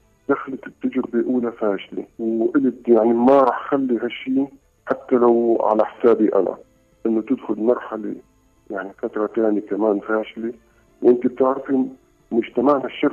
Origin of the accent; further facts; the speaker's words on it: Syria; تعرفي 1,400,000 عندنا بسوريا مبلغ بفترة وجيزة